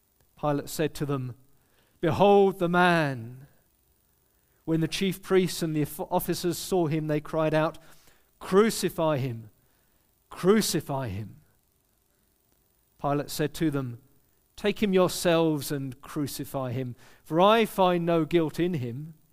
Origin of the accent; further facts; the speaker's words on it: United Kingdom; But for me, as a British man, looking at our scene in Europe, it really has shaken us in Europe